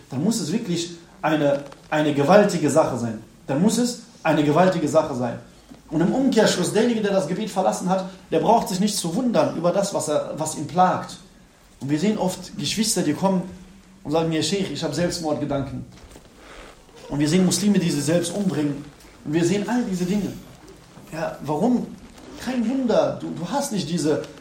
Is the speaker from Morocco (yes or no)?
yes; Morocco; Ja, ich komme aus Marokko.